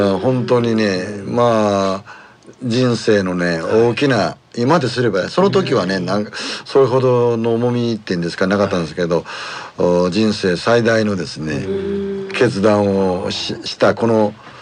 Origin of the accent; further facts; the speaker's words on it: Osaka, Japan; born there; now in Sanda, Japan; それと私はもともと三田の生まれじゃなくて大阪の生まれで移ってきたんですけどね、27年間住んでですね